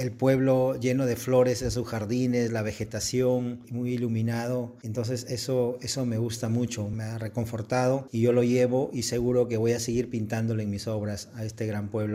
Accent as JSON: {"language": "Spanish", "region": "Lima", "country": "Peru", "said": "soy artista plástico peruano"}